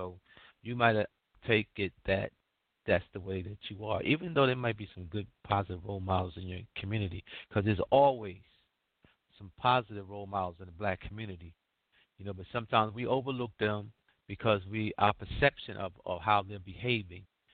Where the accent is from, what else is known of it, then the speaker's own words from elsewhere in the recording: United States; You know, I'm American